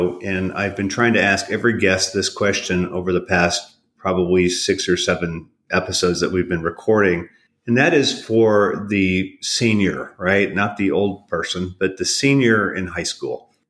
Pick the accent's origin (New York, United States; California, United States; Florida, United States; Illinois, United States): California, United States; When I grew up in California, we had grad night at Disneyland.